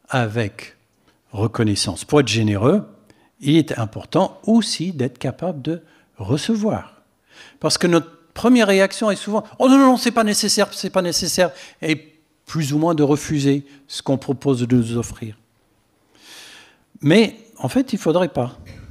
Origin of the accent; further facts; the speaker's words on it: United States; French is a second language; now in France; Comme vous le savez, je suis américain, mais installé en France depuis de longues années.